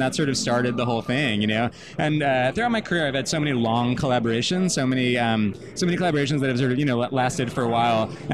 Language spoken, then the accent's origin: English; Long Island, New York, United States; So as we said, I'm from Long Island originally, and my family is not in the arts at all.